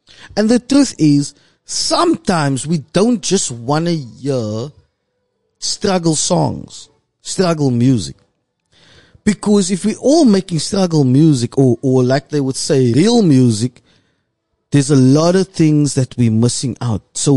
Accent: Cape Town, Western Cape, South Africa; I'm from Mitchell's Plain, there's poverty around me, there's drugs around me.

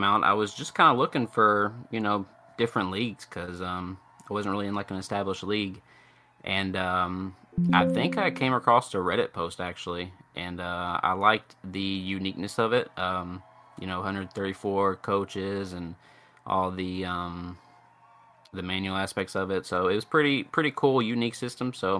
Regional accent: Kentucky, United States; I grew up in Kentucky, so growing up there, it's more college basketball. I didn't really get into college football until I've lived in Alabama for 5 years now.

